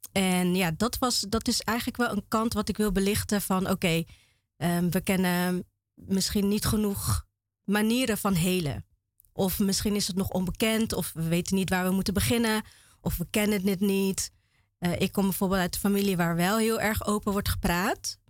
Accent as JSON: {"language": "Dutch", "town": "Vaassen", "region": "Gelderland", "country": "Netherlands", "lives_now": "Apeldoorn, Netherlands", "said": "Ik kom uit Vaassen. Ik woon nu in Apeldoorn."}